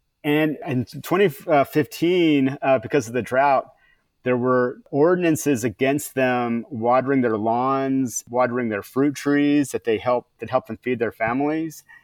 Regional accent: California, United States; And the rain comes, as a Californian, basically your rain comes in the winter.

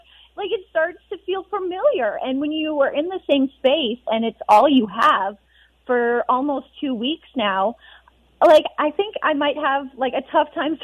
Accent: Alberta, Canada; like as a kid growing up in Alberta

